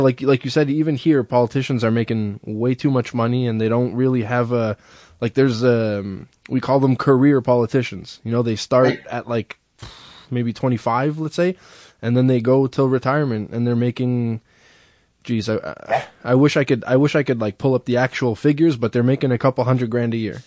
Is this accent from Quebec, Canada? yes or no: yes; Laval, Quebec, Canada; I'm from Laval, Quebec